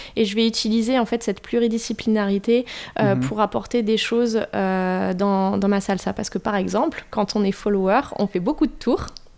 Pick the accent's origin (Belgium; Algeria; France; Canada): France; ah ben, moi, je suis française, j'étais la seule.